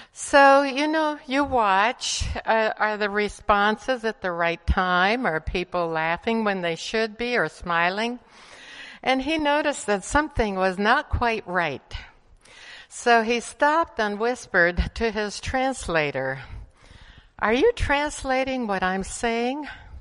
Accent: Bolivia; I grew up in Bolivia, where very frankly, the Catholic Church had a lot to do with getting people into the habit of giving

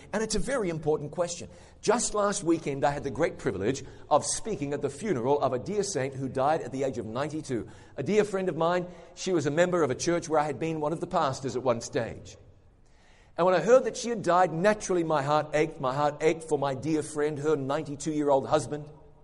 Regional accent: New Zealand; when I go home to my home country of New Zealand, the very first place I go is the cemetery.

